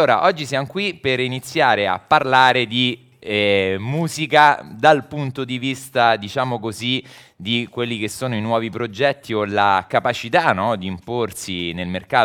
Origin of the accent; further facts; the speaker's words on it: Latina, Lazio, Italy; Latina, da dove vengo io, di Roma, insomma della provincia